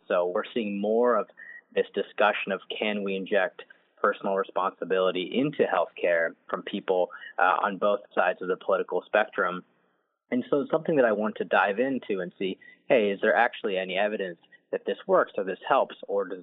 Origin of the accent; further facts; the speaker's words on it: Ohio, United States; So I grew up in Ohio.